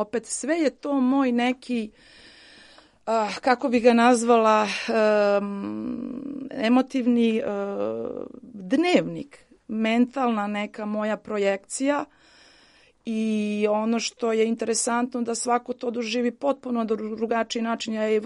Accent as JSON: {"language": "Serbian", "town": "Pristina", "region": "Pristina District", "country": "Kosovo", "tie": "born there", "said": "Ja inače sam rođena u Prištini, tako da to je dug ovaj put velikih zaista promjena."}